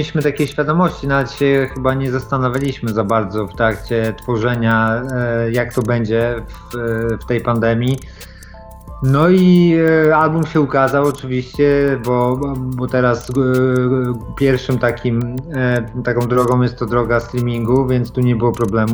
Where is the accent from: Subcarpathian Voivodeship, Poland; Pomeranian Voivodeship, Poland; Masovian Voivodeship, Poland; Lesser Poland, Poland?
Pomeranian Voivodeship, Poland; No mi się wydaje, że na pewno to, że jesteśmy z Trójmiasta, to od razu nas stawia na takim, że jesteśmy z boku